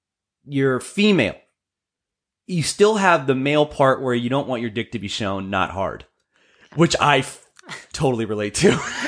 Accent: Hawaii, United States; I'm Hawaiian, I'm half Hawaiian, and my family is indigenous Hawaiians, and they speak Pidgin, and Pidgin similar to Creole, where they throw in Hawaiian words with English words.

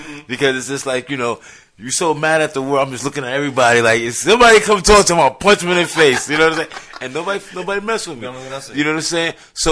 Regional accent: Bronx, New York, United States; Especially being from the Bronx, like, as far as me growing up in the Bronx, we're always about our boys.

